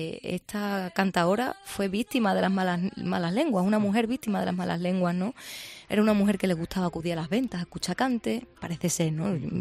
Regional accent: Extremadura, Spain; de mi tierra, de Extremadura.

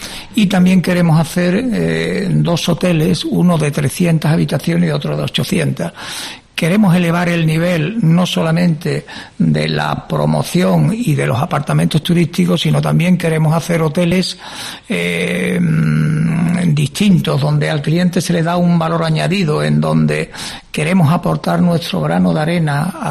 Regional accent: Cádiz, Andalusia, Spain; porque somos de Cádiz, lo llevamos en la sangre, nos sentimos gaditanos.

